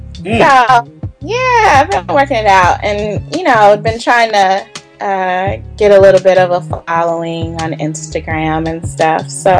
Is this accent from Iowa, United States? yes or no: no; Jackson, Mississippi, United States; You know, I'm from Jackson, Mississippi.